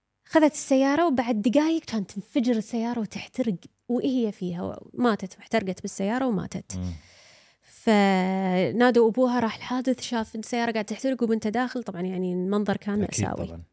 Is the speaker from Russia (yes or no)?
yes; Russia; إحساس العائلة الجماعة هم وايد يعني أنا روسي